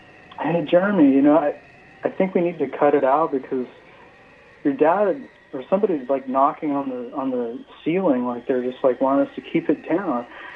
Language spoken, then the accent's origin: English; Salem, Oregon, United States; Well, I grew up in the Willamette Valley in Salem, and there's actually a lot of pretty creepy towns around Salem.